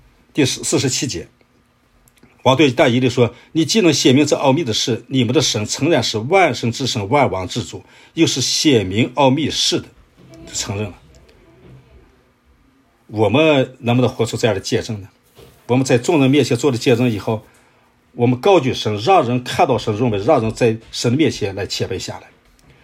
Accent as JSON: {"language": "Chinese", "region": "Beijing", "country": "China", "said": "我是北京人啊，这我就很自豪。"}